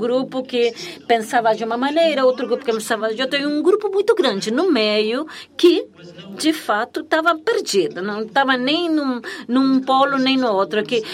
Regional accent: Beirut, Beirut Governorate, Lebanon; Eu cresci em Beirute, em que há 18 religiões que dizimaram esse país.

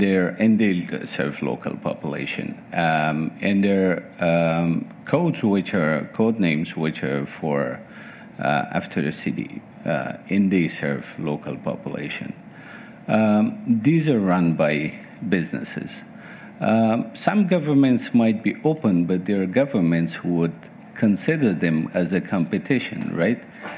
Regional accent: Afghanistan; I'm from Afghanistan.

